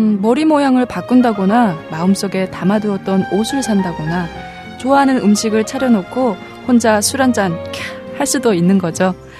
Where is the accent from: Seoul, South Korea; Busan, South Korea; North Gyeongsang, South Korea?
Busan, South Korea; 저는 똑소리 나는 부산 여자